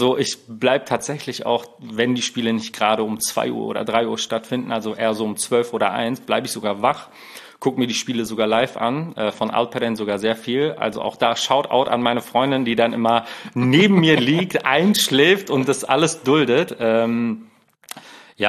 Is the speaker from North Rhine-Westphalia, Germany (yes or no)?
yes; Hamm, North Rhine-Westphalia, Germany; ich komme, wie gesagt, aus NRW, Hamm. Stadtteil, nicht Stadtteil, also aus der Stadt Hamm.